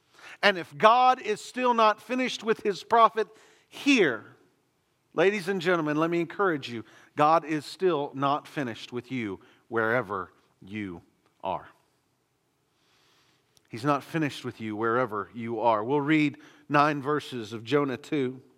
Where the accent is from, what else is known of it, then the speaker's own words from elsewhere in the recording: Texas, United States; They called me because they know I'm from East Texas.